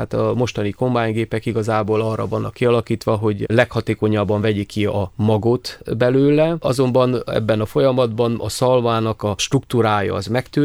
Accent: Cluj-Napoca, Cluj County, Romania; Én Kolozsváron születtem, Monostoron nőttem fel

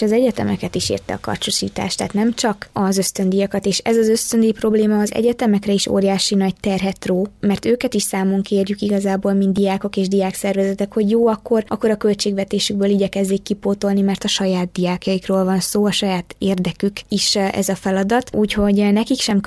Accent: Odorheiu Secuiesc, Harghita, Romania; Nem, én székelyudvarhelyi vagyok

